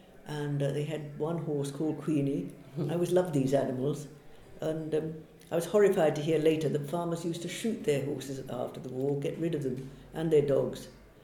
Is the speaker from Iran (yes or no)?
no; Halesowen, West Midlands, United Kingdom; born there; Well, I was born in Hales Owen, and I remember we had a little house